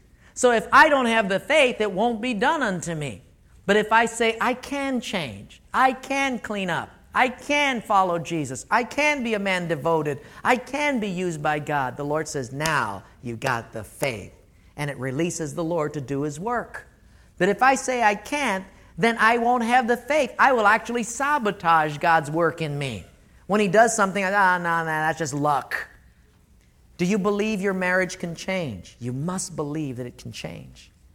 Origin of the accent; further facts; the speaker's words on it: Hawaii, United States; because, you know, I'm from Hawaii. I'm different.